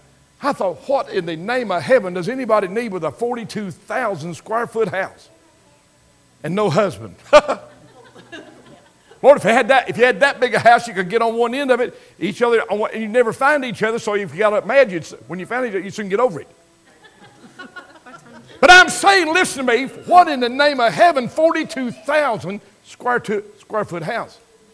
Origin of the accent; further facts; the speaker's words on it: Crab Orchard, United States; I was holding a revival meeting over to Crab Orchard. That's my hometown.